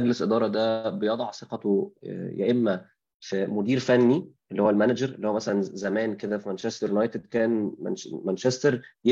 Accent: Egypt; فاحنا عندنا في مصر خدنا نص الحكايه

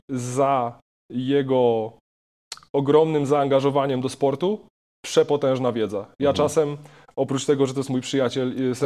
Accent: Bydgoszcz, Kuyavian-Pomeranian Voivodeship, Poland; now in Lublin, Poland; Ja pochodzę z Bydgoszczy, dokładnie.

